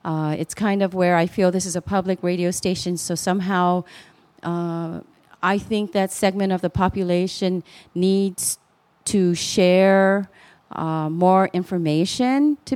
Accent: Kauai, Hawaii, United States; also born or lived in mainland United States; from Lawai. I'm from Kauai, but then I also lived on the mainland, and we're living back here on Kauai again.

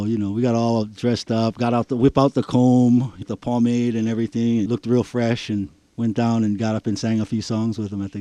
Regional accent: Palolo, Hawaii, United States; I grew up in Palolo in the housing projects there. The great thing about that is there's kids everywhere. It's full of kids.

